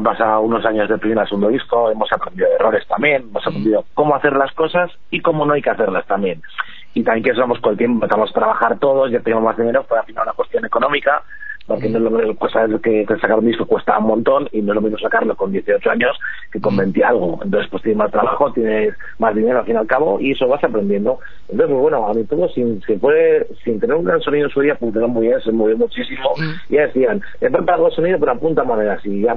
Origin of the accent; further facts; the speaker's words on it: San Sebastián, Basque Country, Spain; para una banda joven, pues que somos de Donosti